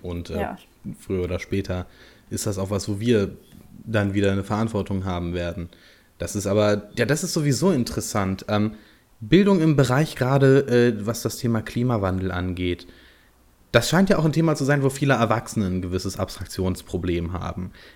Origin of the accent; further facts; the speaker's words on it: Berlin, Germany; Ich bin ja in Ost-Berlin zur Schule gegangen, zwar lange nach dem Fall der Mauer, aber trotzdem eben in der Schule, die früher Teil der DDR war.